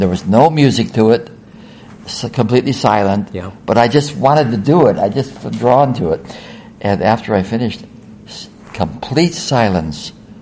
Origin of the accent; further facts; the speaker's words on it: Kenosha, Wisconsin, United States; And then I was living in Kenosha, Wisconsin, which was my hometown, and I heard that somebody on the corner of the street where I was living was a violinist from Turkey.